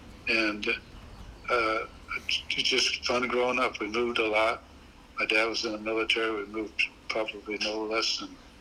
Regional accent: Sacramento, California, United States; born there; also born or lived in Florida / Mississippi / London / Pennsylvania; I was born in Sacramento, born in California. And I lived in Pennsylvania.

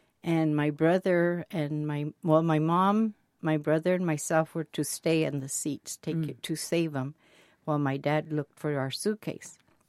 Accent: Yuma, Arizona, United States; also born or lived in Tucson; I was born in Tucson, Arizona, but when I was like a month old, my mom and dad got married in Tucson. They moved to Yuma.

